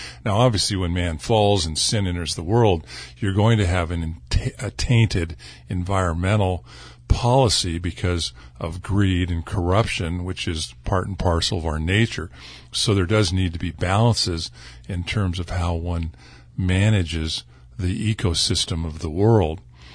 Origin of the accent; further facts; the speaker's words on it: California, United States; And I grew up basically in the Sierra Nevada trying new products